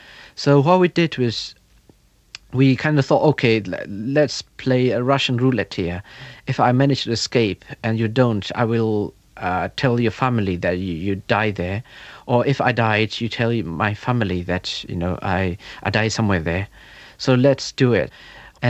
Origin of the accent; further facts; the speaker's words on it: Myanmar; moved away; were killed on the streets of Burma. And then the military coup happened by September. So I had to flee my hometown and went into the jungle.